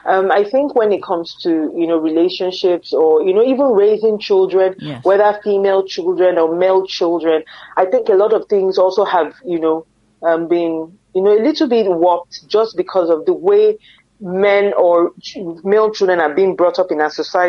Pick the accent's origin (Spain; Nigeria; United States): Nigeria; For me, I'm Nigerian first before being female.